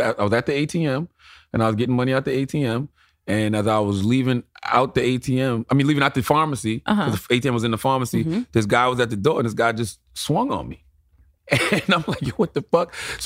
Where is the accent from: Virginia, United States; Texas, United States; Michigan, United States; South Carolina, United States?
South Carolina, United States; Like, I'm from South Carolina. So in my mind, New York is always the place where you'll get mugged on 34th Street.